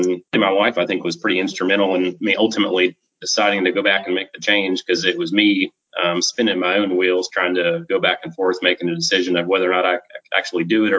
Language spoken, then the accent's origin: English; Tennessee, United States; also born or lived in Georgia / Carolinas; I grew up in the South. I was born in Georgia. My dad moved around several jobs while we were growing up. He changed careers a couple of times. That took us to the Carolinas and subsequently Tennessee.